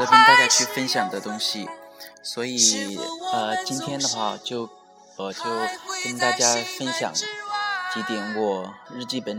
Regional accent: Shijiazhuang, Hebei, China; ，今天我在我的老家河北石家庄跟大家做这期节目

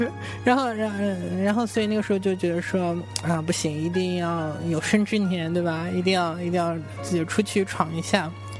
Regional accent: Shanghai, China; moved away as an adult; now in Beijing, China; 我原来是上海人嘛，然后考到北京是我第一次在一个人在外面生活，

